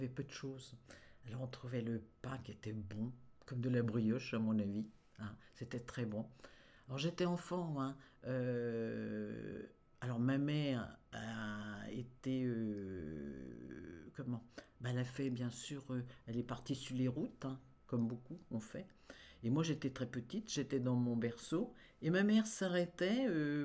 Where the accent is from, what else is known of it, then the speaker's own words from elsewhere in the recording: Troyes, Grand Est, France; accent: Troyes; Ah, je suis née à Troyes, dans cette belle ville de Troyes, et d'ailleurs j'ai encore l'accent, et le 1er juillet 39, alors je suis née en pleine guerre.